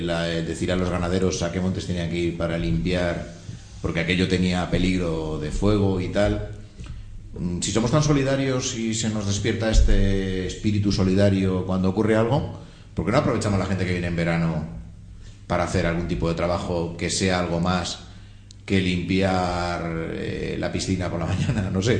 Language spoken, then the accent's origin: Spanish; Madrid, Community of Madrid, Spain; born there; padres eran de pueblo y hasta mis padres todo el mundo era de pueblo. Nosotros hemos sido los primeros que hemos nacido en Madrid, ¿no?